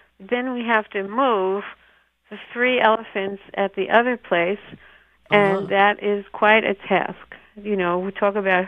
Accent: Brooklyn, New York, United States; And when I grew up in Brooklyn, we actually had some street dogs that I tried to help.

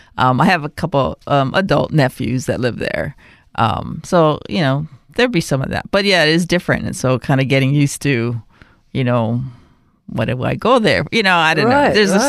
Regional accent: Hawaii, United States; I was born and grew up in Hawaii.

